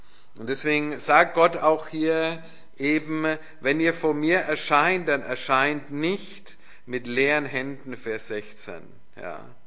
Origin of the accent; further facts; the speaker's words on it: Nuremberg, Bavaria, Germany; ich bin aufgewachsen in Nürnberg, das war gar nicht so weit weg von der Grenze, ihr seid hier noch ein bisschen näher, ja, also damals DDR, BRD, aber wir hatten auch Verwandte, gar nicht so weit von hier eigentlich, auf der anderen Seite